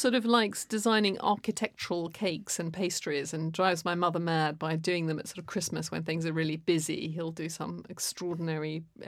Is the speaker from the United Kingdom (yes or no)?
yes; Oxford, South East England, United Kingdom; I mean, I guess I grew up in Oxford, very academic, you know, went to very good schools.